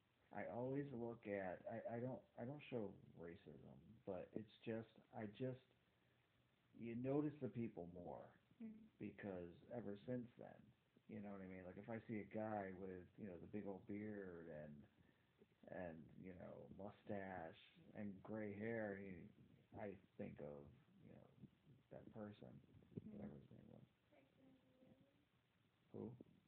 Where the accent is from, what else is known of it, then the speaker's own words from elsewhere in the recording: Baldwinsville, New York, United States; I'm from Baldwinsville, New York.